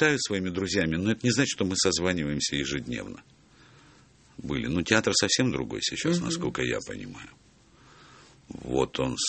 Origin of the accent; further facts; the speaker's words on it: Odesa, Odesa Oblast, Ukraine; accent: Odesa; я приехал из Одессы. И есть вот тут вот, где верхняя губа, там есть такая уздечка, знаете? Оказывается, ее надо иссекать. А она у меня была такая немножко приросшая, плюс слегка одесский акцент.